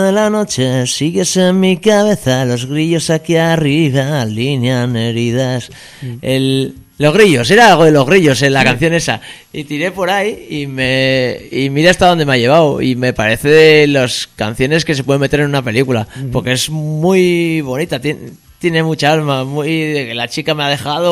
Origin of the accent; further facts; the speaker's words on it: Zaratamo, Basque Country, Spain; en la plaza de mi pueblo, en Zarátamo